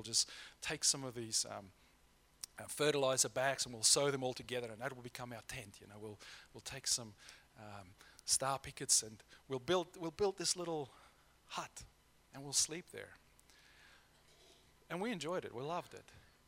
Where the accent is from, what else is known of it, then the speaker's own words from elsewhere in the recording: Free State, South Africa; where I grew up in the Eastern Free State, in the Highveld in South Africa, it's fairly flat. You've got hills, but they're these soft kind of hills.